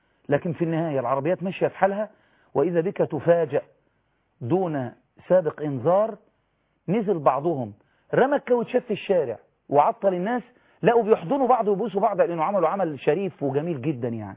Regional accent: Egypt; يعني هو مش المفروض كمصريين نعمل كده؟

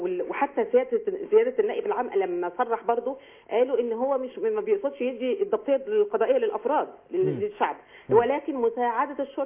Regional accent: Shubra El Kheima, Qalyubia, Egypt; وهقول لحضرتك من شبرا انا يعني والدتي في شبرا الخيمه

